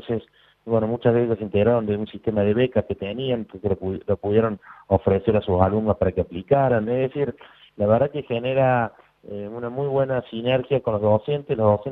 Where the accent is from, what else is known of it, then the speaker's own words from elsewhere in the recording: Córdoba, Argentina; accent: Cordobés; nosotros estamos ubicados en Córdoba, como ya se habrán dado cuenta por mi acento